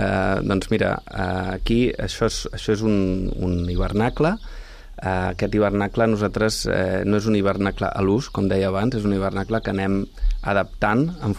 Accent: Barcelona, Catalonia, Spain; som tots de Barcelona en realitat

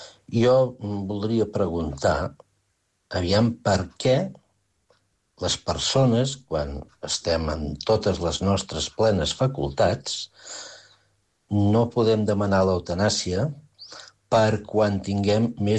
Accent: Manlleu, Catalonia, Spain; d'aquí Manlleu, del meu poble, per un bon amic que em passa uns quants anys, jo en tinc 71

